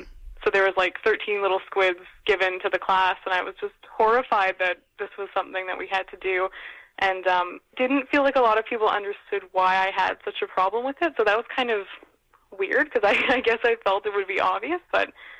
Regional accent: North Delta, British Columbia, Canada; I grew up in North Delta, which the community in North Delta is very Indo-Canadian.

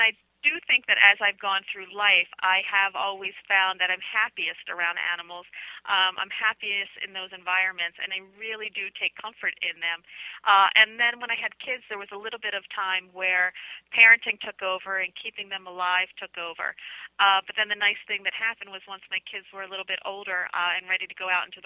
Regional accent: Philadelphia, Pennsylvania, United States; I grew up in Northeast Philadelphia, so there weren't actually a lot of animals around.

